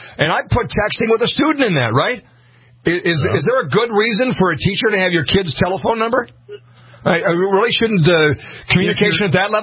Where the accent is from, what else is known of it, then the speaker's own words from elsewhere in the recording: Montevideo, Minnesota, United States; Kay in Wilmer, Minnesota, not far from my hometown of Montevideo.